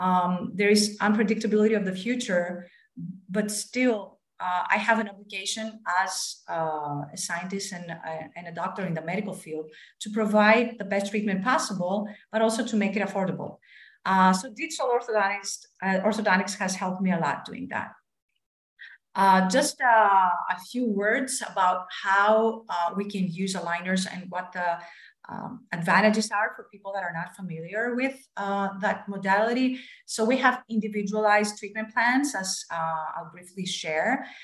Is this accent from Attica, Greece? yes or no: no; Katerini, Central Macedonia, Greece; English is a second language; moved away as an adult; now in United States; So I was born and raised in Greece. My hometown, Katerinis, the small star here, close to Mount Olympus.